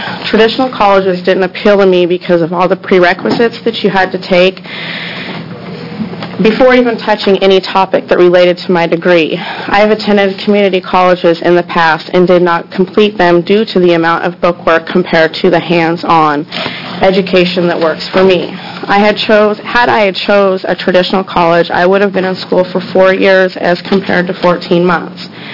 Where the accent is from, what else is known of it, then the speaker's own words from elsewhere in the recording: Portland, Oregon, United States; I'm from Portland. I'm 30 years old.